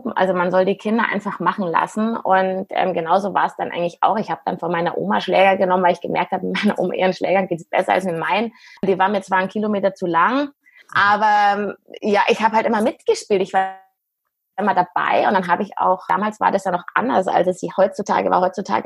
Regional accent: Munich, Bavaria, Germany; ich bin 39 Jahre alt, bin ein echtes Münchner Kindl mit beiden Eltern auch ursprünglich aus München, was ganz selten ist eigentlich.

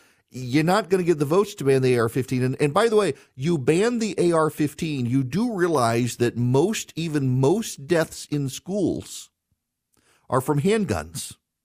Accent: Dubai, United Arab Emirates; also born or lived in Jackson, Louisiana, United States; I grew up in Dubai, but would come home to the town where I lived until I was 5 years old. It's called Jackson, Louisiana.

